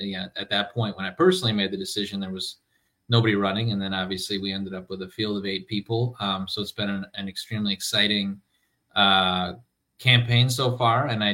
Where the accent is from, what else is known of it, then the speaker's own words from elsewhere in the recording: Milwaukee, Wisconsin, United States; I was born and raised in Milwaukee, in the Sherman Park neighborhood.